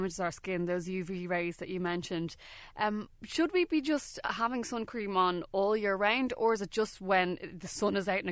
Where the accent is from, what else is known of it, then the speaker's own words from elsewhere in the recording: Ireland; do you think it's just as Irish people, we just automatically assume, because most of the time we don't have hot weather